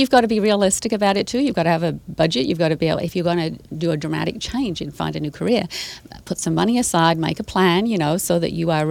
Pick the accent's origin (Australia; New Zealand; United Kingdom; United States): United Kingdom; England; now in Canada; in Canada, I've noticed my weird accent is from England originally.